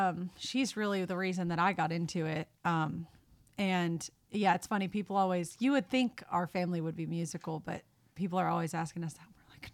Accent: Nashville, Tennessee, United States; that's another thing about growing up in Nashville that I think is somewhat of an advantage or just something I try not to take for granted

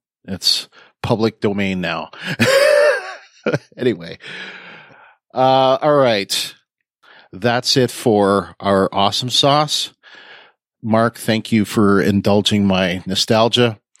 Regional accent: Windsor, Ontario, Canada; particular commercial played for at least 20 years growing up, listening to the Detroit stations, in my hometown of Windsor, which is across the border.

